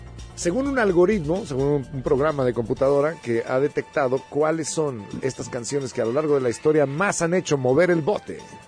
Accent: Mexico; Bueno, somos mexicanos

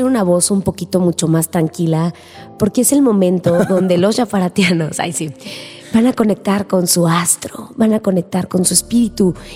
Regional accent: Mexico; La mayoría ya todos éramos mexicanos.

